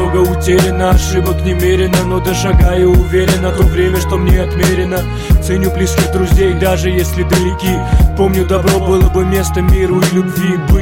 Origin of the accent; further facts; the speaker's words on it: Georgia; Это моя задача, я грузин и верю в памяти предков.